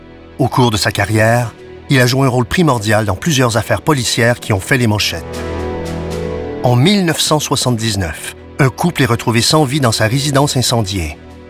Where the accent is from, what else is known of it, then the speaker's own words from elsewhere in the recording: West Bengal, India; quand je descends dans la plaine en Inde et que je dis que je viens du Bengale, tout le monde se moque de moi. Je n'ai rien d'un Bengali.